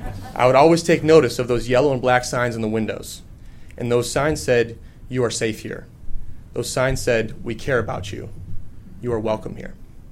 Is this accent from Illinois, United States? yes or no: yes; River Forest, Illinois, United States; I'm not currently a resident, but I grew up in River Forest. I attended Lincoln, Roosevelt, and OPRF, where I graduated in 2010.